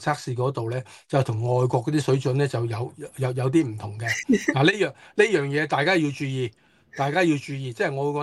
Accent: China; 作為中國人咧，我好驕傲

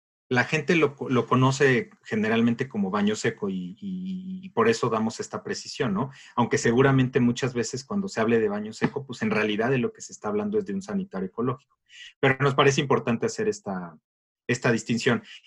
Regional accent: Mexico City, Mexico; Yo crecí en la Ciudad de México casi toda mi vida.

